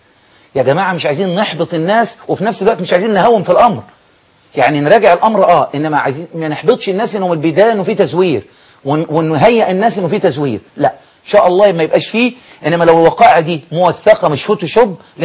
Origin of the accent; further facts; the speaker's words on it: Egypt; احنا عندنا في مصر